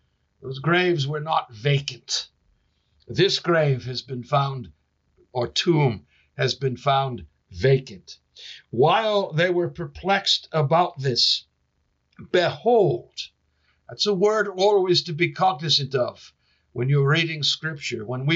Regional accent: Boston, Massachusetts, United States; I was raised outside of Boston and directly adjacent to my property, our property, was a large Jewish cemetery.

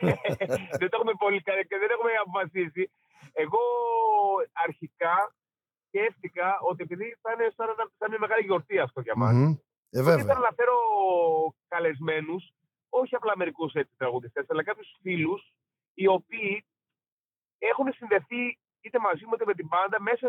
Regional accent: Thessaloniki, Central Macedonia, Greece; now in Athens, Greece; Γιατί εγώ είμαι Θεσσαλονικιός που ζω στην Αθήνα τα τελευταία, ξέρω, 15-20 χρόνια

